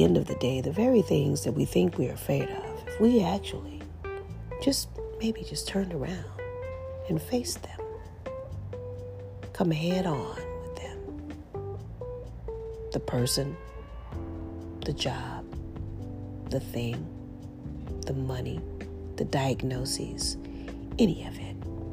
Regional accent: New Orleans, Louisiana, United States; I'm from New Orleans, and they did a movie about this young woman, her and her father, in the swamps of Louisiana.

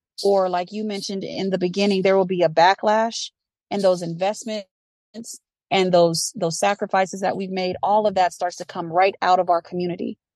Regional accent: Denver, Colorado, United States; So I'm born and raised in Denver, and my elders were a part of the Great Migration.

